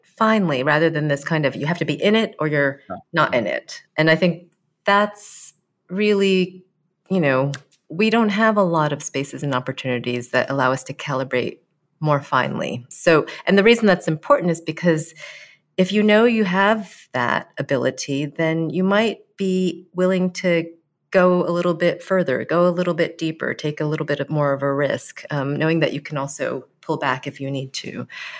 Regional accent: Oklahoma, United States; born there; I was born in Oklahoma.

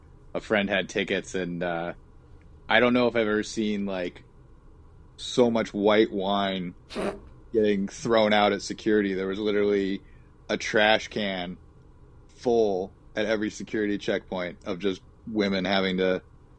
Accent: Phoenix, Arizona, United States; also born or lived in Tucson, United States; Yeah, I'm from Phoenix originally and then went to school in Tucson

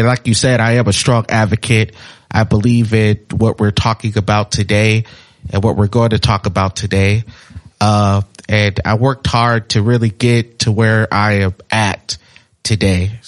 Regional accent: Minneapolis, Minnesota, United States; also born or lived in Michigan / Arizona; so I was born in Michigan, came back as a baby, stayed, until Minneapolis until I was 8 or 9.

